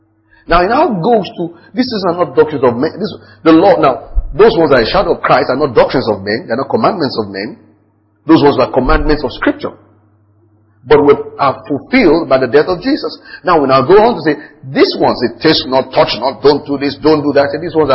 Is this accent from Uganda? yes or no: no; Nigeria; I'm not Egyptian, I'm a Nigerian.